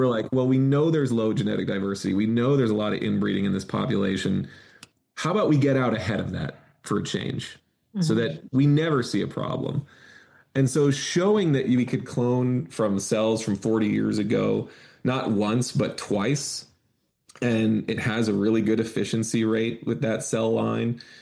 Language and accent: English; North Dakota, United States; I grew up in Western North Dakota, and my grandfather had horses